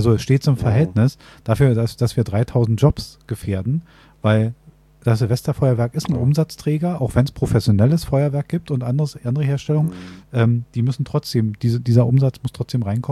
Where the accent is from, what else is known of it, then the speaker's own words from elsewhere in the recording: Berlin, Germany; wir leben in einer Großstadt, also wir als Berliner